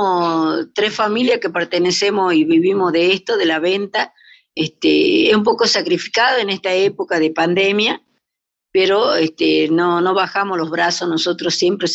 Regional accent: San Pedro, Jujuy, Argentina; yo no me crié en Jujuy, yo me crié en el ramal de San Pedro, San Pedreña, por ahí adentro, Santa Clara, Arroyo Colorado, ahí me crié yo.

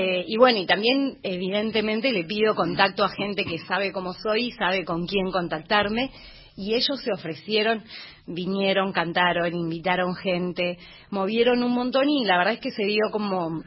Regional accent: Buenos Aires, Argentina; also born or lived in Humahuaca; yo soy medio mezcla, yo soy de Boedo y soy porteña, pero mi transitar desde hace 20 años es por el interior

